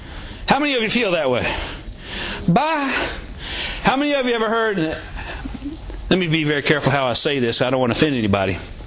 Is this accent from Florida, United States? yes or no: yes; Pahokee, Florida, United States; But I was born in Pahokee. So I'm from here. Well, from around here.